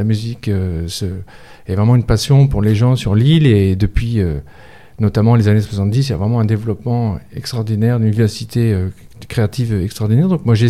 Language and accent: French; Corsica, France; moved away; je suis un Corse de l'exil qui est arrivé à Châtillon.